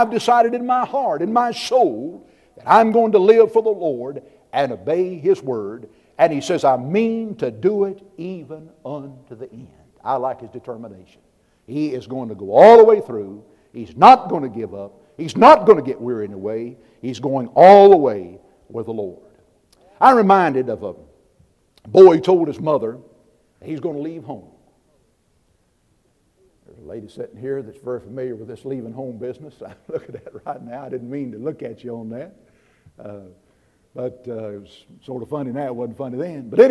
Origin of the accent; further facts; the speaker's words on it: United States; born there; I'm glad I was born in America. Glad I was born in this country.